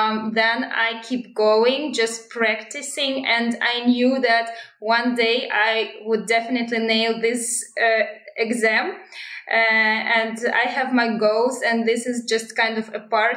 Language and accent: English; Astana, Kazakhstan; English is a second language; I'm from Kazakhstan, Astana